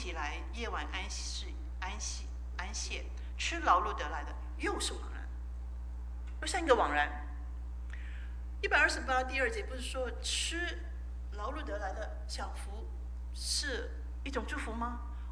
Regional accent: Hong Kong; 我从香港来哈

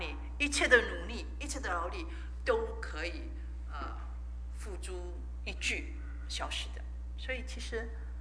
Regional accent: Hong Kong; 我从香港来哈

